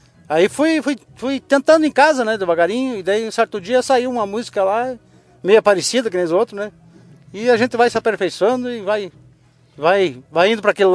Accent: São José do Ouro, Rio Grande do Sul, Brazil; born there; Nasci na Capela do Pontão, São José do Ouro.

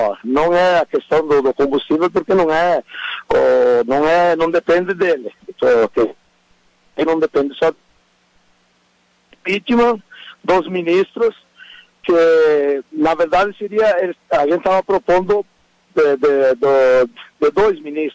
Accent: Muitos Capões, Rio Grande do Sul, Brazil; eu sou de Muitos Capões e represento a região de Lagoa Vermelha, Ibiraiaras.

